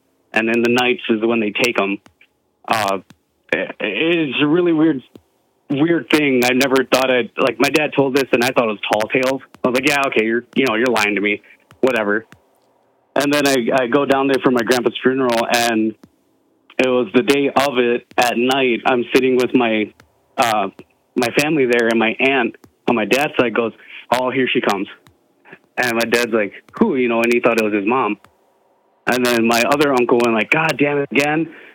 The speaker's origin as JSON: {"language": "English", "town": "Stevens Point", "region": "Wisconsin", "country": "United States", "tie": "born or raised there", "said": "And like I was born and raised in Stevens Point, so like I know this town. I've been around here. I've been throughout the whole state of Wisconsin"}